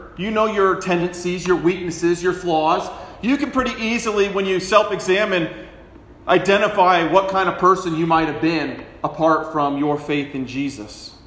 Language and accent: English; California, United States; I was from California before I came up here. And I was involved in some big churches there.